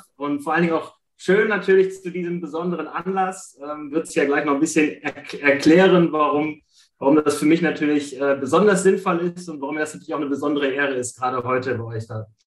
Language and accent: German; Ratingen, North Rhine-Westphalia, Germany; Ich komme aus Ratingen, bin 40 Jahre